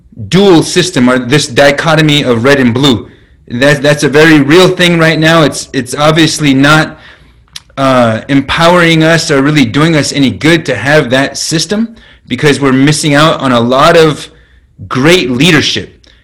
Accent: North Dakota, United States; But for Native people, where I grew up on the Standing Rock Nation, we didn't even have street names.

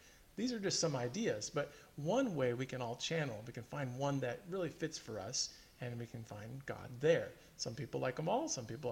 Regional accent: Denver, Colorado, United States; But yeah, when I grew up in Denver, Colorado, I loved to go to the church that had an all black church.

